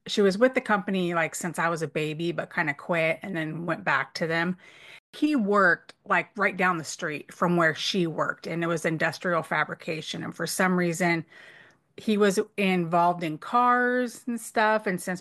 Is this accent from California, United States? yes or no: yes; San Diego, California, United States; I grew up in San Diego, California. So, like, where, you know, there's no palm trees there. There's oak trees and mountains and hills. And, yeah, that's where I grew up.